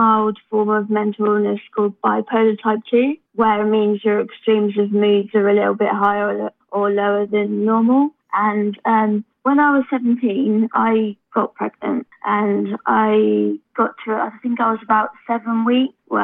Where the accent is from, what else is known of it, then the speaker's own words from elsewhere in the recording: England, United Kingdom; I'm from England, and we have great abortion rights